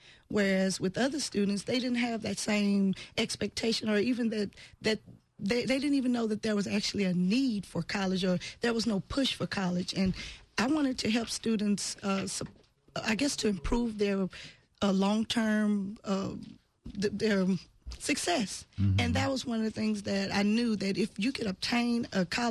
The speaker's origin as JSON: {"language": "English", "town": "Sunnyside", "country": "United States", "said": "Well, when you come from I came from Sunnyside, and mm-hmm. If you didn't have a parent who had attended college, then you didn't even think that as an option."}